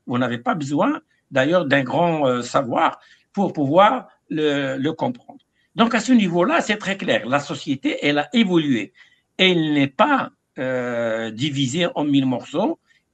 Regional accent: Kabylie, Algeria; Moi, je vis en Kabylie, ma famille est en Kabylie, on est né en Kabylie, on a grandi en Kabylie. Depuis, je peux remonter dans ma généalogie de manière scientifique jusqu'au XVIe siècle dans la Kabylie.

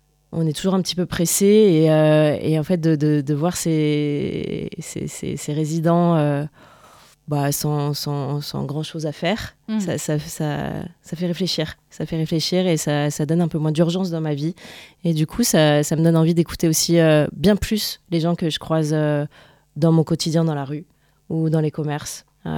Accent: Lyon, Auvergne-Rhône-Alpes, France; Avant ça, j'habitais à Lyon. Je suis lyonnaise. Je suis née à Lyon.

